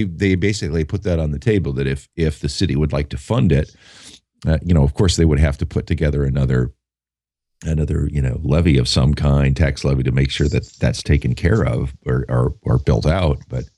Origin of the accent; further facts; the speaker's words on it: Cedar Falls, Iowa, United States; But you know, my hometown of Cedar Falls, Iowa has the Cedar Falls Utilities Company actually runs the cable and internet service in that city.